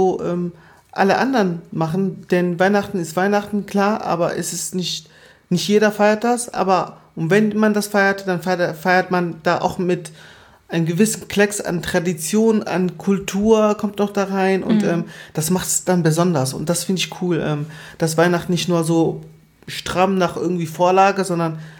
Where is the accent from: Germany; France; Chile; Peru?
Germany; Southern Germany; ich komme ja aus Süddeutschland.